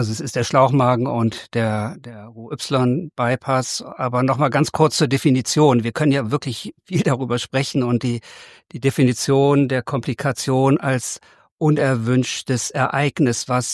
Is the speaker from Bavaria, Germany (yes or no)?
no; Bonn, North Rhine-Westphalia, Germany; now in Berlin, Germany; tatsächlich bin ich Rheinländer. Ich komme aus Bonn und seit 30 Jahren jetzt hier in Berlin, fühle mich also auch als Berliner